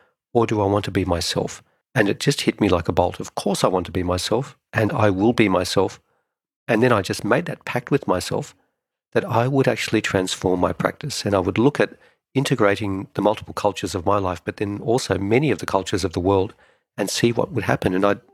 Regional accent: Australia; because I don't have an accent. I was brought up in Australia.

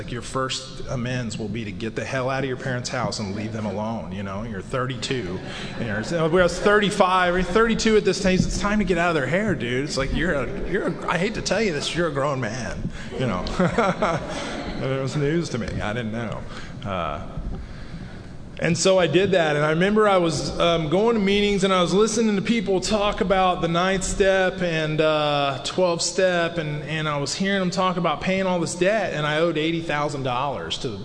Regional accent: Houston, Texas, United States; but I was from Houston. I didn't care.

